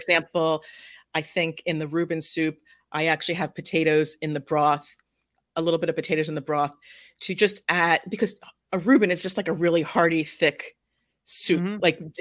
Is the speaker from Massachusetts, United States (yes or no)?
no; Cherry Hill, New Jersey, United States; And I grew up in South Jersey in Cherry Hill. I actually grew up in a Jewish neighborhood. It was not an Italian enclave, although my parents grew up in Italian enclaves.